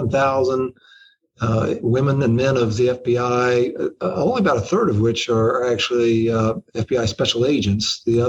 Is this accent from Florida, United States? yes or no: no; Anderson, Indiana, United States; came back to my hometown of Anderson, Indiana.